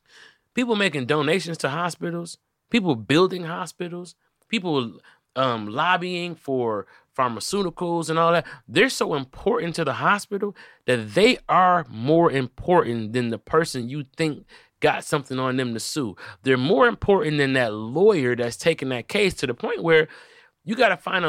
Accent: Detroit, Michigan, United States; I come from Detroit.

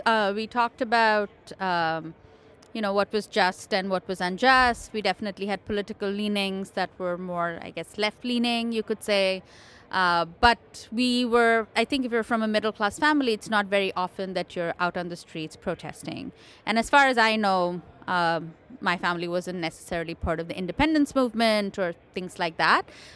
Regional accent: India; when you're growing up in India, for somebody like me, like my parents were pretty educated and privileged

